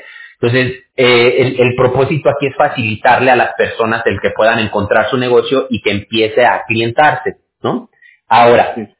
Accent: Mexico; como decimos ahí en México, de donde yo soy

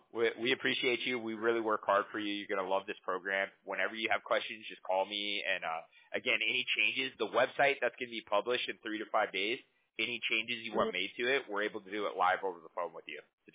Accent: Huntington Beach, California, United States; Yeah, I grew up in Huntington my whole life. Yeah, I love it here, you know.

